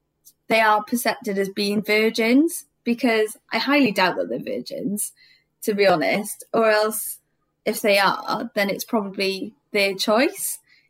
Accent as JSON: {"language": "English", "town": "Cardiff", "region": "Wales", "country": "United Kingdom", "said": "I'm from Cardiff. I'm an illustrator."}